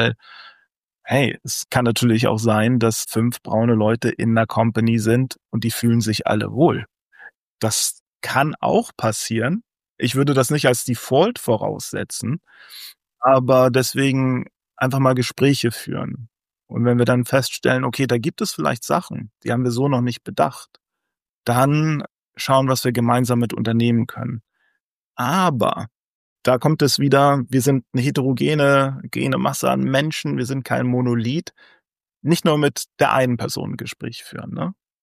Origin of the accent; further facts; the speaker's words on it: Bad Oldesloe, Schleswig-Holstein, Germany; born there; geboren in Bad Oldesloe, Schleswig-Holstein, Deutschland, ne? Muttersprache Deutsch